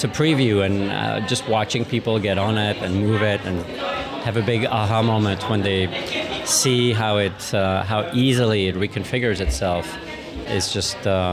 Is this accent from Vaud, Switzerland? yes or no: yes; Lausanne, Vaud, Switzerland; The Ecal is from my hometown, and I'm very familiar with it, and I've lectured there.